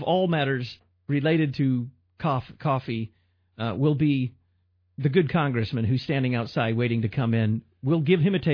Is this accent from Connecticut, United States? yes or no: no; Illinois, United States; I think that Missouri has the lowest gas prices, and right next door, my home state, Illinois, may have among the highest gas prices in the nation.